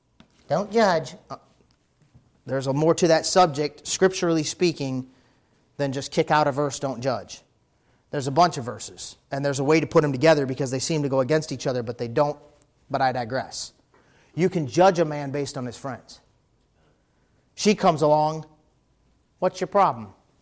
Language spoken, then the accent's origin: English; United States; But I'm an American.